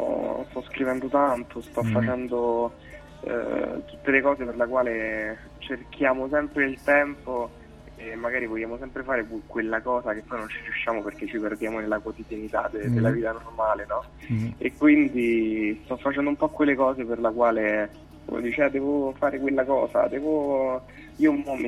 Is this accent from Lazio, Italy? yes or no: yes; Ostia, Lazio, Italy; io non sono proprio di Roma Centro, ma sono di Ostia.